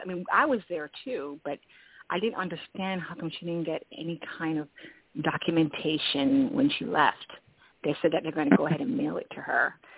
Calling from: Florida, United States; And I'm calling from Florida.

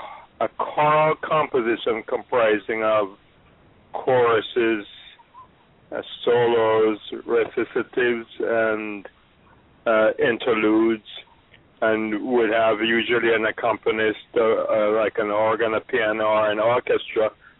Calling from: Bronx, New York, United States; I'm calling from New York, the Bronx, the home of the New York Yankees.

